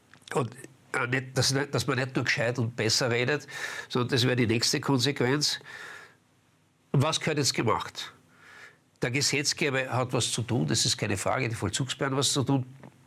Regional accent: Vienna, Austria; Also ich brauche jetzt als Wiener nicht einen Schutzanzug für Brückel, das ist schon klar.

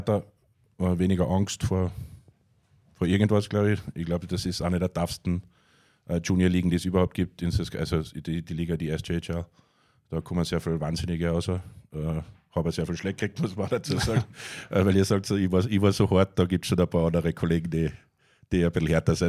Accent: Austria; Und da bist halt einer, der nicht aus Kanada kommt, dann aus Österreich auch noch.

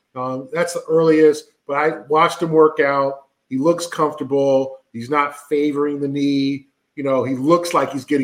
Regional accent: West Coast, United States; It's always unique to be back on the West Coast where I'm from, and the time change. Obviously, growing up on West Coast time, you get used to everything being early

